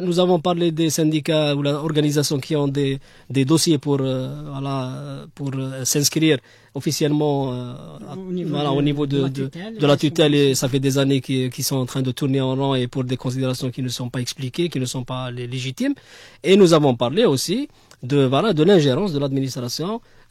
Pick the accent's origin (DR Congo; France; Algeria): Algeria; On n'est pas à l'abri parce que tout simplement, c'est pas parce qu'on est des Algériens.